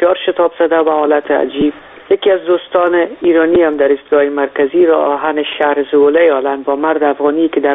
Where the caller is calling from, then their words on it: Netherlands; از هلند هستم.